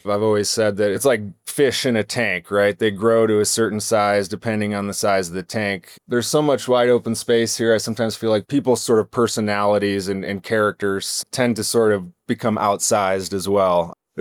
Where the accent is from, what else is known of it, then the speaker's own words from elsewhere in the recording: Michigan, United States; born there; moved away as an adult; Yeah, I mean, I was born in Michigan, but I moved to Montana, I think, when I was 19 or so for a fishing guide job